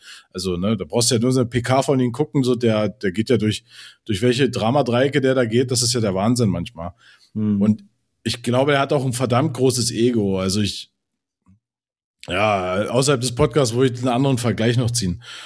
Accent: Brandenburg, Germany; Also ich bin ja Brandenburger, ich kann es ja sagen, also das Bundesland hat nicht viel.

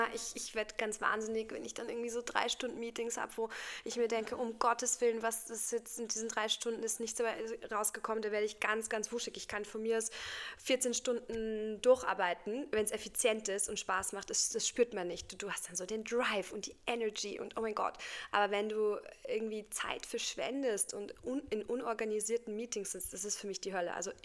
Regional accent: Poland; born there; first language Polish; German is a second language; also born or lived in Germany; Ja, du weißt ja, ich bin ja gebürtige Polin. Das heißt, also Polnisch ist auch meine Muttersprache.

